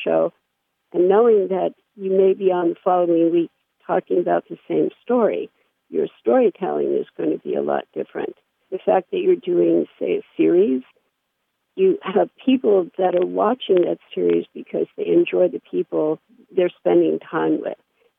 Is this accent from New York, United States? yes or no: yes; New York City, New York, United States; I grew up in New York City in a pretty dysfunctional family, and they kind of put me on a fast track to failure.